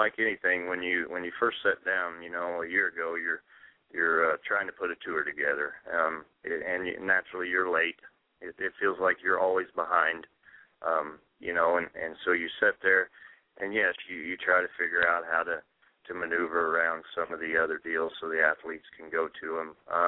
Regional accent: Belle Fourche, South Dakota, United States; we're back here at my hometown, Belle Fouche, June 8th, South Dakota.

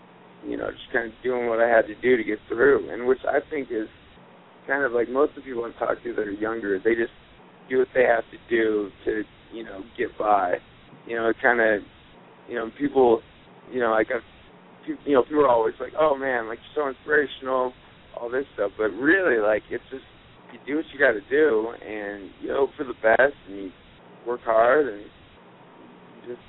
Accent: Aurora, Colorado, United States; I am from Aurora, Colorado.

